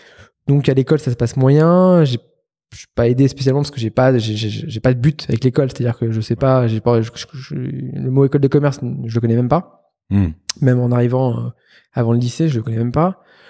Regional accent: Lyon, Auvergne-Rhône-Alpes, France; born there; Je suis né à Lyon, dans une famille très classique, très modeste.

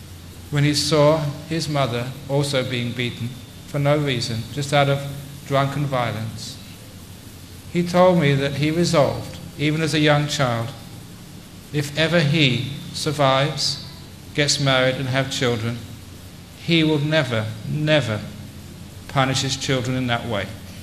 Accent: London, United Kingdom; I grew up in London in the 60s and early 70s, before I became a monk

